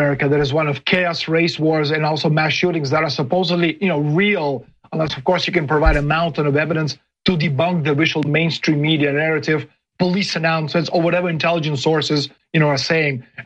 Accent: Russia; English is a second language; now in United States; It's happening in Russia, in my hometown.

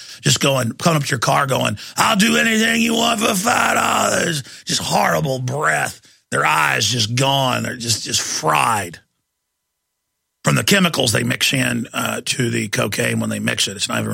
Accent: Dallas, Texas, United States; They're literal zombies where I grew up in Dallas, literal zombie creatures.

